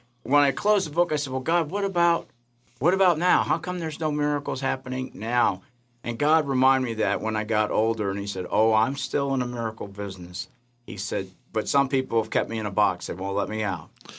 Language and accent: English; Cleveland, Ohio, United States; born there; Actually, I was born in Cleveland, Ohio.